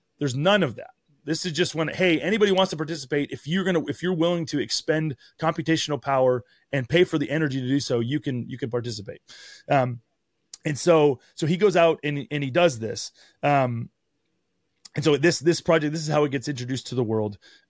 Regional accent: New York, United States; if you live in South Texas or in, you know, up in upstate New York where I grew up

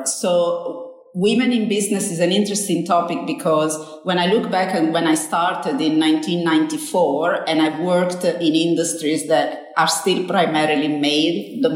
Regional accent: Italy; accent: Italian; English is a second language; moved away as an adult; I don't see myself as Italian anymore. As you know, I've been over 30 years away from Italy. My accent maybe still has some Italian roots.

